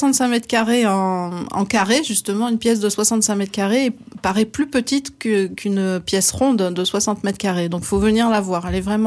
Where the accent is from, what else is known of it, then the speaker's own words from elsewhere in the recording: Hauts-de-France, France; Je pars dans le Nord parce que c'est ma région natale, et je l'aime beaucoup.